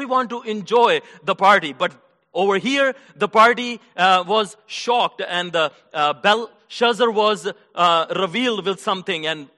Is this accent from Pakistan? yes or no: yes; Pakistan; now in Garland, United States; Like, I am originally from Pakistan, and we have a few families from Pakistan, few families from India